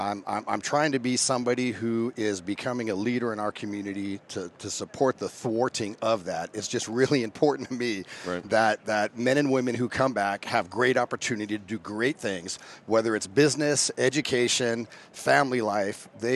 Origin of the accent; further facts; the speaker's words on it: Las Vegas, Nevada, United States; I resigned my position somewhere around 2012, came back home. I'm a Nevada native. I grew up in Las Vegas.